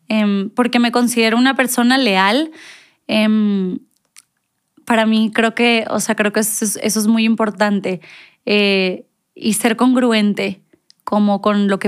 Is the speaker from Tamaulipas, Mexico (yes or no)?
yes; Ciudad Madero, Tamaulipas, Mexico; also born or lived in Monterrey; Yo crecí en el mar de Tampico. Bueno, de Tampico, de Madero. Me van a regañar los de Madero. En mi marecito de Madero.